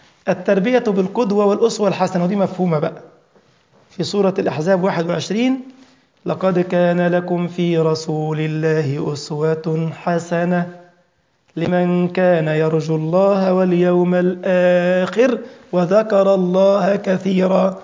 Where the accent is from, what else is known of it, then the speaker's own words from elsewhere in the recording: Egypt; أحد الأطباء المشهورين عندنا في مصر يقول في علاج الصداع النفسي